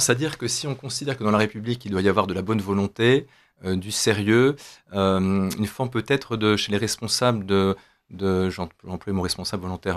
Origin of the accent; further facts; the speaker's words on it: Toulouse, Occitanie, France; born there; Eh bien, alors je suis né à Toulouse